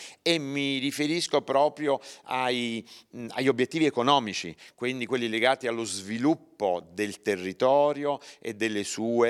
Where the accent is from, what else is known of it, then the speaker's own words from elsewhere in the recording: Naples, Campania, Italy; now in Novara, Italy; Io sono un napoletano adottato dal Piemonte, vivo a Novara, ho lavorato per tanti anni a Novara e a Vercelli, ora ci ritorno a Cuneo.